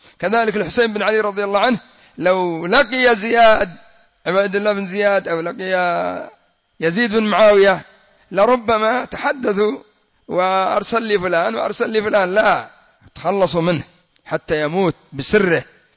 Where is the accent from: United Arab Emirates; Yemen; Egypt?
Yemen; قالوا 10,000 قد وصلوا عندنا في اليمن